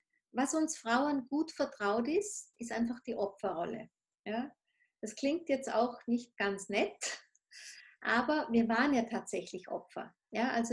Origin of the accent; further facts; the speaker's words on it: Austria; Bei uns in Österreich ist Mädels nicht ganz so stark wie in manchen Regionen von Deutschland, von der Sprache her.